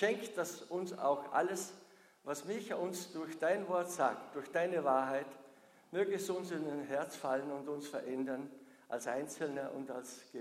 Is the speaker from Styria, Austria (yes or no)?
no; Vorarlberg, Austria; Ich komme aus dem Bregenzer Wald